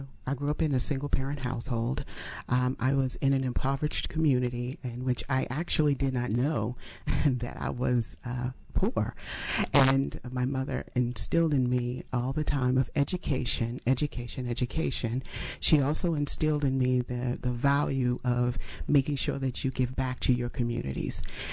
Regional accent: Washington, District of Columbia, United States; Yes. Born and raised in Washington, D.C. My mother was working in the government at the time.

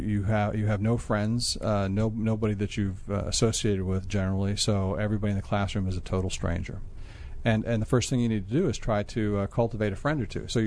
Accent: Groton, Connecticut, United States; born there; Well, I was born in New England, in Groton, Connecticut.

